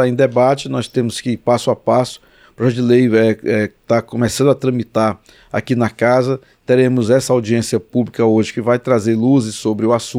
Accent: Maranhão, Brazil; que eu refiro muito a Alcântara porque eu sou do Maranhão

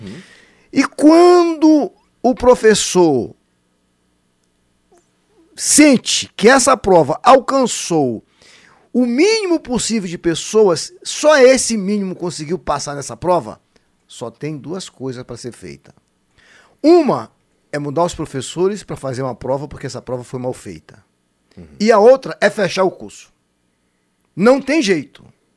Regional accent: Amazon, Brazil; eu nasci na Amazônia, fui parido na Amazônia, estudei na floresta, moro na floresta.

